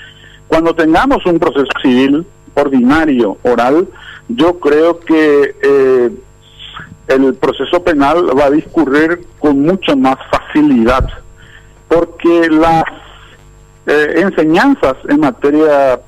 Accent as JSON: {"language": "Spanish", "country": "Paraguay"}